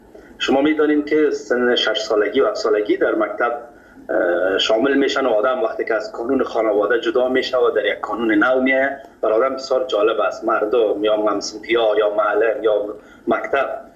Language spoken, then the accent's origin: Persian; Kabul, Afghanistan